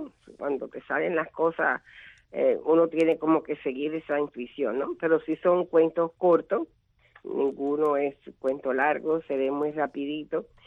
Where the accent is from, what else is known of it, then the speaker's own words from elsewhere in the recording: Guantánamo, Cuba; trabajé en mi pueblo, en Guantánamo, muchos programas de radio, muchos.